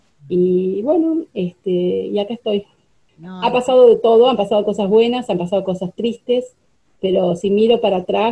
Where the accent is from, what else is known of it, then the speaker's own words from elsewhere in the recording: Argentina; now in United Kingdom; el Reino Unido me dio posibilidades de desarrollarme científicamente, que por X razón en Argentina no lo podía conseguir.